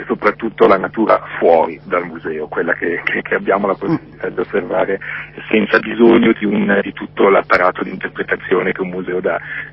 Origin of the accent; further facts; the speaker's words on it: Milan, Lombardy, Italy; born there; della mia città natale, che è Milano